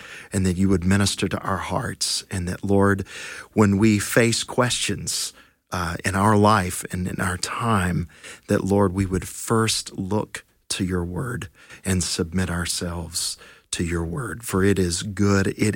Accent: Tennessee, United States; I'm originally from East Tennessee. My family has multi-generations been in the hills of the Smoky Mountains, and outside of me, they're all there to this day.

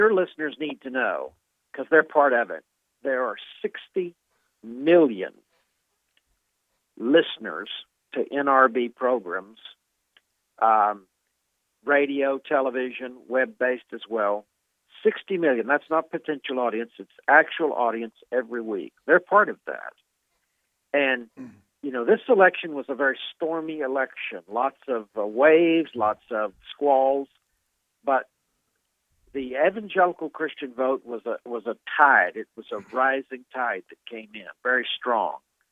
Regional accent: Texas, United States; also born or lived in Dallas; That's right. I'm a native of Texas, East Texas.

